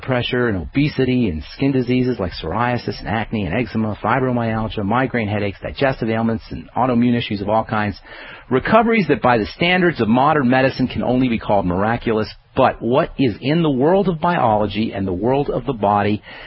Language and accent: English; Boulder, Colorado, United States; I hail from Boulder, Colorado, and I specialize in using nutritional supplements